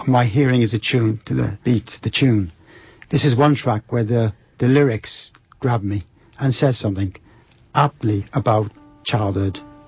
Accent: Cardiff, Wales, United Kingdom; born there; I was born in Cardiff, mm-hmm. in the Docklands area of Cardiff. Used to be called Tiger Bay.

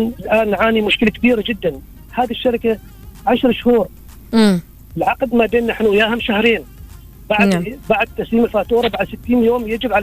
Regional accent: Oman; نحن مواطنين عمانيين

